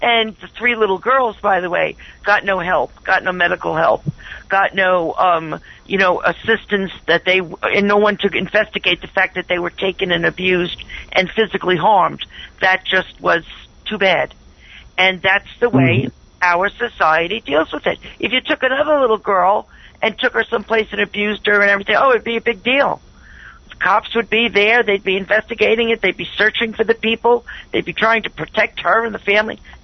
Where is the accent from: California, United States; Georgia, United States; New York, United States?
New York, United States; Long Island; You know, when I grew up on Long Island, and in the 60s, UFOs were seen all the time.